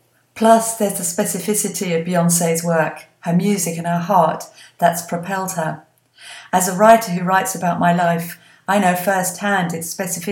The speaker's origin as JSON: {"language": "English", "town": "Chicago", "region": "Illinois", "country": "United States", "said": "I'm from Chicago, and both cities have their issues."}